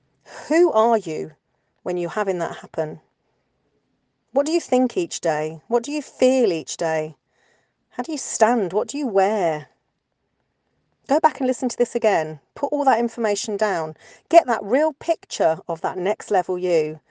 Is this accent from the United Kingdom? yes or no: yes; United Kingdom; Ironically, I'm British, as you can probably tell